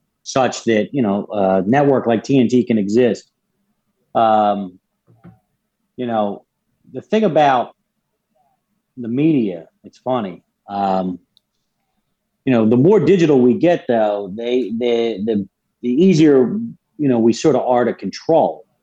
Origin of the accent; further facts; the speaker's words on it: Philadelphia, Pennsylvania, United States; I'm an Irish Catholic guy from Philadelphia, right?